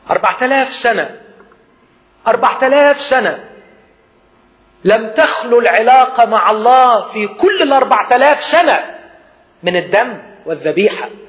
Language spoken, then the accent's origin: Arabic; Upper Egypt, Egypt; أنا جاي من الصعيد وكنت بسمع